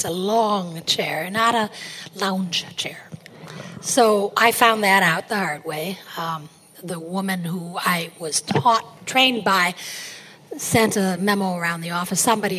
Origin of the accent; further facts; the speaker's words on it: Ohio, United States; I am from Ohio.